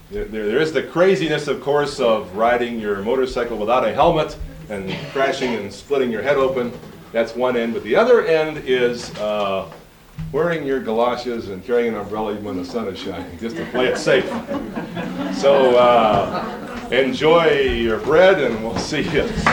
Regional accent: Pittsburgh, Pennsylvania, United States; I grew up in Pittsburgh with the Pittsburgh Pirates, and my hero was Ralph Kiner.

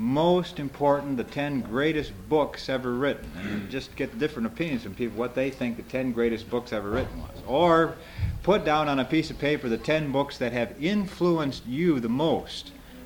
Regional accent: Kalamazoo, Michigan, United States; I'm from Kalamazoo, Michigan. I'm a pastor of a small Lutheran house church there, about 35 members.

